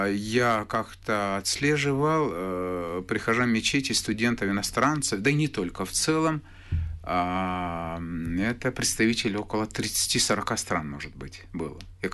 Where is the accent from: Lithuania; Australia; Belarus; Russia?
Russia; Dagestan; я сам дагестанец, из Дагестана